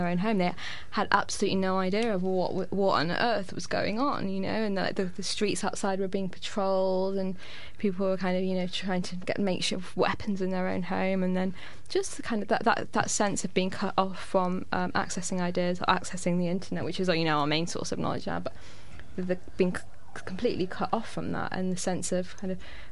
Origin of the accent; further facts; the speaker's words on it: Manchester, North West England, United Kingdom; in my hometown of Manchester